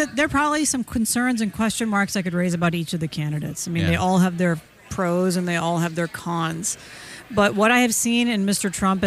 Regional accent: India; now in California, United States; And I'm speaking as an immigrant. I came from India, and I followed the rules, and I employ people in California.

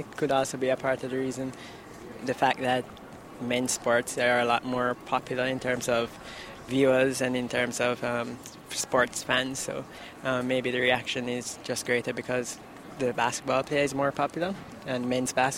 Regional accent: Kingston, Jamaica; I'm from Kingston, Jamaica. I am a senior at Pomona College studying economics.

